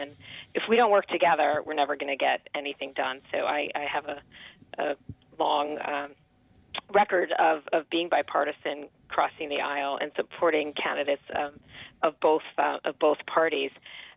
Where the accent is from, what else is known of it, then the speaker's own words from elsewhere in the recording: New York, United States; born there; I was born in Westchester and went to Notre Dame for college and studied chemical engineering.